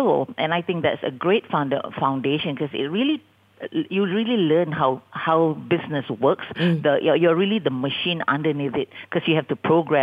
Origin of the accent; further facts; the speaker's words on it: Johor, Malaysia; now in Penang, Malaysia; I'm actually from Johor, but I've been in Penang for 35 years now.